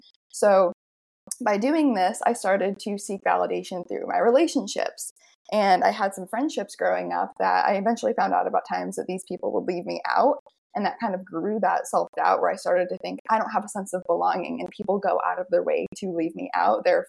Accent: Massachusetts, United States; So I'm from Massachusetts and the town I'm from is in like Western Massachusetts. So there were really no eating disorder centers in my town.

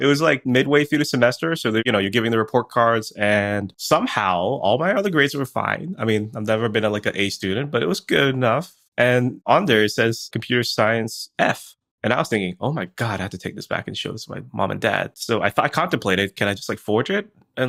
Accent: Belize; That's exactly my story growing up in Belize.

